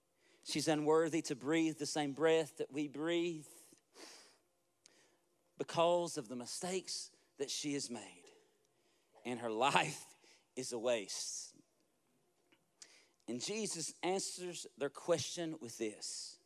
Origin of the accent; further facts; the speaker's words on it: Kentucky, United States; I mean, I'm from Kentucky, but Tennessee people talk funny too.